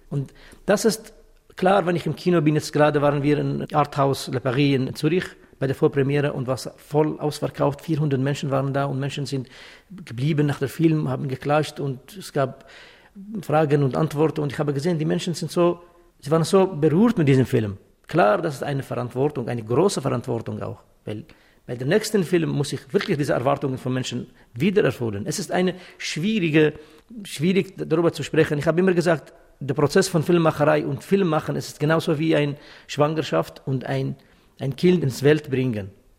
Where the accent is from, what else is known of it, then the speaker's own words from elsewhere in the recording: Syria; first language Kurdish; German is a second language; moved away; also born or lived in Czechoslovakia; In Syrien, meine Muttersprache ist Kurdisch, dann musste ich Arabisch lernen in der Schule, weil kurdische Sprache verboten war in Syrien oder ist immer noch verboten. Dann habe ich Englisch gelernt und als ich nach Tschechoslowakei gegangen bin, dann musste ich Matura in Tschechoslowakisch machen